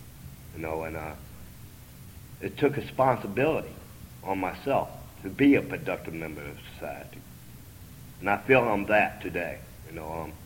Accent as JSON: {"language": "English", "region": "Georgia", "country": "United States", "lives_now": "Maryland, United States", "said": "You know, I live in the state of Maryland now, and I'm originally from Georgia."}